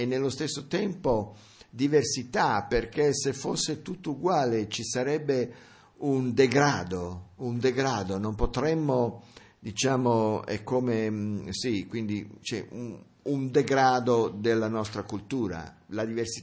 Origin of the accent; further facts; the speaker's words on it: United States; Italian is a second language; perché sono anch'io americano come lui